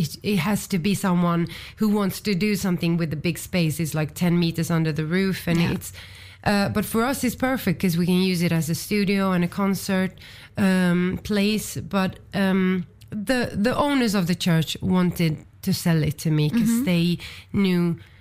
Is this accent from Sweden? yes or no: yes; Sweden; in my hometown in Sweden, if you're born somewhere, you always feel most connected to that place